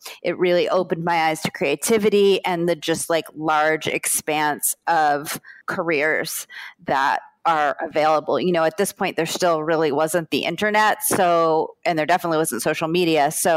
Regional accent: Florida, United States; You know, I grew up in South Florida.

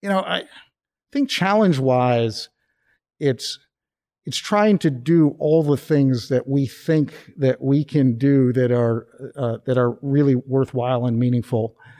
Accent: East Coast, United States; You know, I'm not originally from here. You know, I come from the East Coast, my background is in museums

